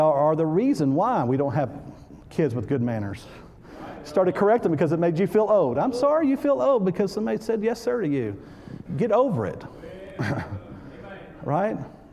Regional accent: Texas, United States; Yeah, I'm from Texas. We say yes, ma'am.

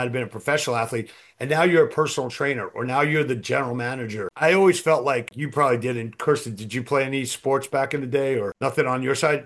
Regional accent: New York, United States; I'm from New York and I try to speak slower than I used to.

